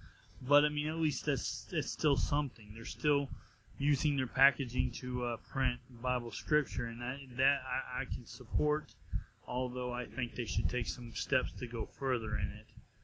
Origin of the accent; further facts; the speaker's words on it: Texas, United States; Herman Miller, a Michigan-based furniture company, which I have never heard of in my life, being a Texan, is also grounded in biblical tradition.